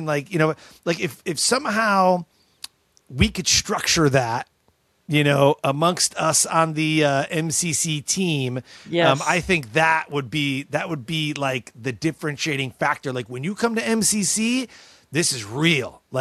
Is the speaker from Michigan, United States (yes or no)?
yes; Detroit, Michigan, United States; Like I'm from Detroit, so the closest we do barbecue would be like maybe St. Louis style, but more like Kansas City, I think.